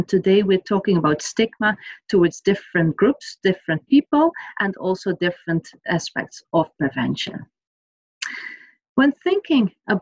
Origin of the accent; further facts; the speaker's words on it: Maastricht, Limburg, Netherlands; in the Netherlands.